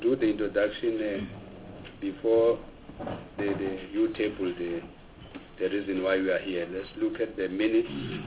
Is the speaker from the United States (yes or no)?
no; Gauteng, South Africa; I'm from Gauteng.